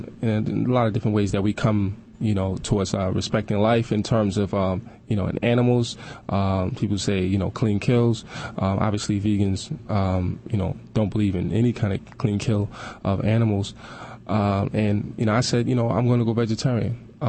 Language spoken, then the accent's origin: English; Brooklyn, New York, United States; I'm born and raised in Brooklyn.